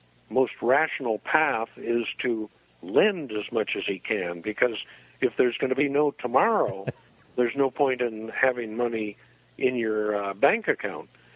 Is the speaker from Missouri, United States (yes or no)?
yes; Missouri, United States; born there; I was born in Missouri 67 years ago, so the show-me principle is very important to me.